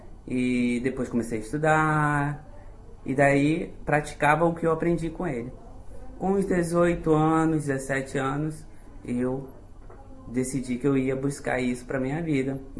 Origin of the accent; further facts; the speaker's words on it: Pará, Brazil; now in Belo Horizonte, Brazil; Atualmente, eu moro em BH, Belo Horizonte, Minas Gerais. Sou paraense.